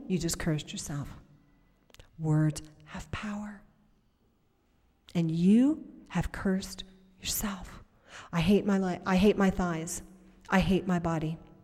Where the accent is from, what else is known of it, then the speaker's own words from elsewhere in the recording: Ireland; I'm Irish.